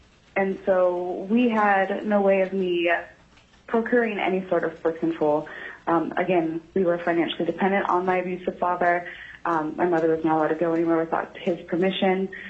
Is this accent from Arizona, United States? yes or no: no; Eagle River, Alaska, United States; now in Brooklyn, United States; I was born and raised in Eagle River, Alaska, but I currently live in Brooklyn, New York.